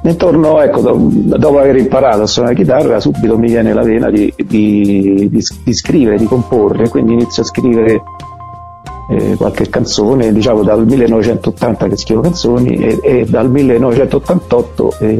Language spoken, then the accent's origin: Italian; Rome, Lazio, Italy; sono nato un po' di anni fa, l'8 gennaio del 63, sono di Roma, sono sposato con Laura e ho due figli, Leonardo e Alice.